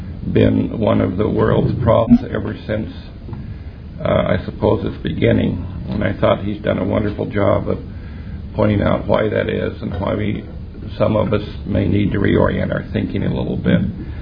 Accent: Logan, Utah, United States; also born or lived in Salt Lake City; I grew up in Logan till I was 12. And in Logan at that time, diversity was Scandinavians, Danes, and Brits. That was about as diverse as it got. So it wasn't until I moved to Salt Lake

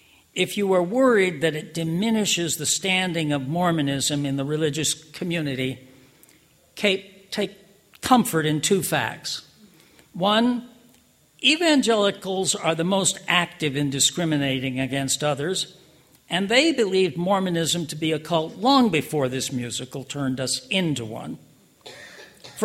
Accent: Los Angeles, California, United States; The most frequent thing I was asked growing up in Los Angeles by kids on the playground was how many wives my father had

